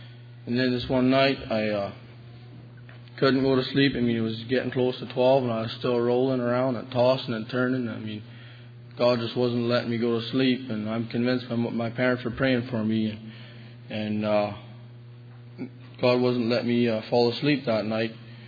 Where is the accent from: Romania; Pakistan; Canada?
Canada; La Crete, Alberta; from LaCrete.